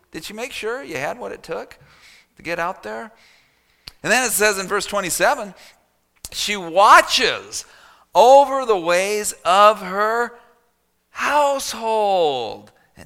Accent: Phoenix, Arizona, United States; Okay, the snow never got to me, growing up in Phoenix, Arizona.

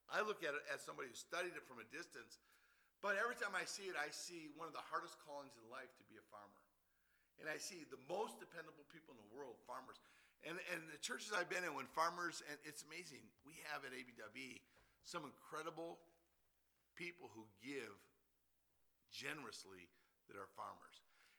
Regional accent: Detroit, Michigan, United States; You know, I grew up in Detroit, and I grew up in a day and age when the factories were booming out cars left and right.

